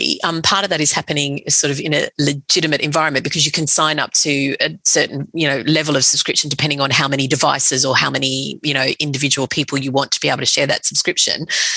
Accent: Australia; or even quite frankly from an Australian perspective, you know, in my home country, it just seems like the options are so vast.

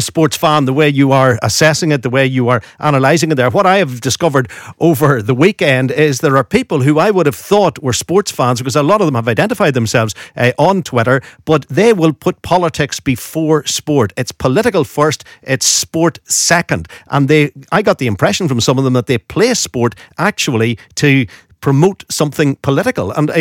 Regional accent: Northern Ireland, United Kingdom; I'm originally from Burn in County Down, and I support Burn and I support Down.

